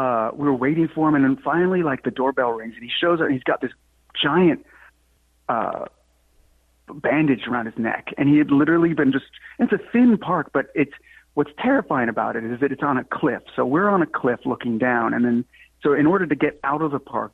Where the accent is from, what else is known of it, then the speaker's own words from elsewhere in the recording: New York City, New York, United States; I grew up on 120th and Morningside Drive.